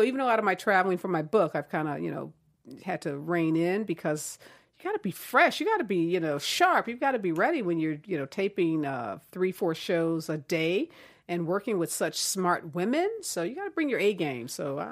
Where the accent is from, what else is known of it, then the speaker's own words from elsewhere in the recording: Midwest, United States; now in Los Angeles, United States; I grew up in the Midwest. You couldn't even wear white after Labor Day. So you know how happy I am to be in LA?